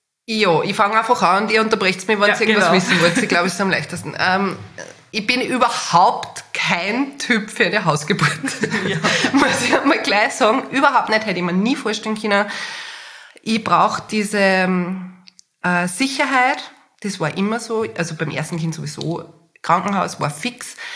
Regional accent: Upper Austria, Austria; Ich bin gebürtige Oberösterreicherin, wie man gleich hören wird, wohne aber mittlerweile mit meiner Familie im Wienerwald, weil wir einfach beruflich in Wien zu tun haben.

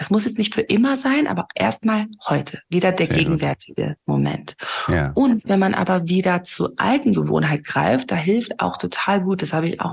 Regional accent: Namibia; ich bin hier tatsächlich in Namibia auch geboren und aufgewachsen und meine Eltern auch und meine Großeltern kamen aus Deutschland von meiner Mamas Seite und mein Vater ist englischer Südafrikaner.

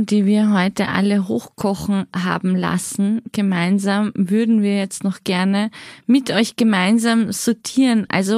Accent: Austria; Ich komme ja aus Österreich.

